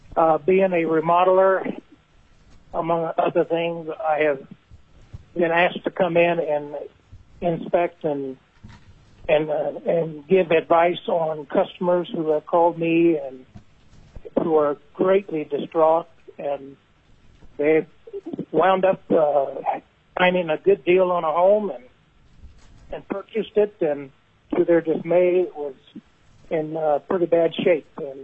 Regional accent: Wasilla, Alaska, United States; I am from Wasilla, Alaska.

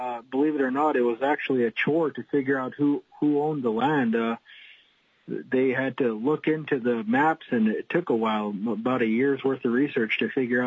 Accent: St. Paul Island, Alaska, United States; now in Juneau, United States; I'm originally from St. Paul Island, Alaska. I live here in Juneau now

